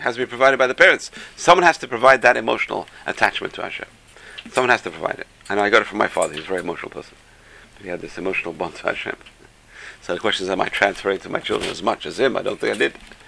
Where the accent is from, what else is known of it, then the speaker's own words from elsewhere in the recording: England, United Kingdom; I was raised in England.